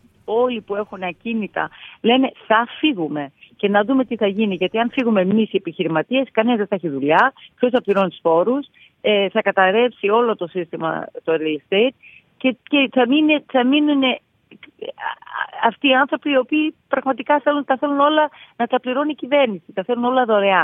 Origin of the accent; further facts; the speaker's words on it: New York, United States; Μου λένε από πού είσαι, λέω I'm from New York, it's really not America.